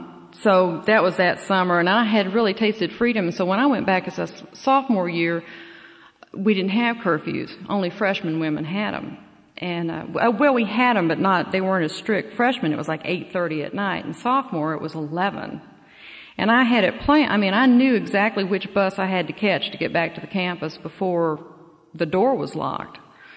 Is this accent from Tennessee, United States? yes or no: yes; Knoxville, Tennessee, United States; I'm from Tennessee originally. I was born in Knoxville, Tennessee.